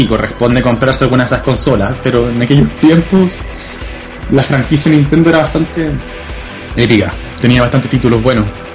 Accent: Temuco, Araucanía, Chile; tanto en mi ciudad natal, Temuco, como en Santiago.

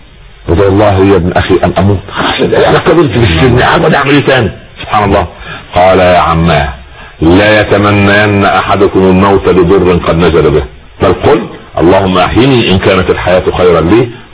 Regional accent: Egypt; عندنا في مصر مثال بيقول لك ايه،

